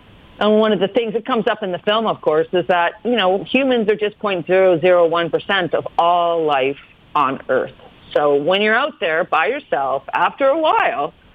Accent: Canada; I'm a Canadian of settler descent.

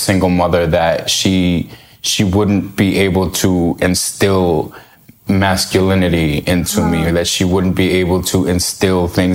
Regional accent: New York, United States; Born and raised in New York.

